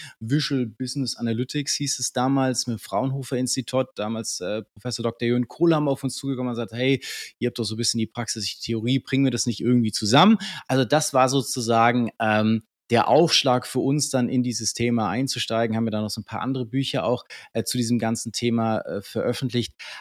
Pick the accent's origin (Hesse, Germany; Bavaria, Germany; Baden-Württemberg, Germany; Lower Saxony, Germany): Baden-Württemberg, Germany; Herrenberg; Ich komme hier aus Herrenberg.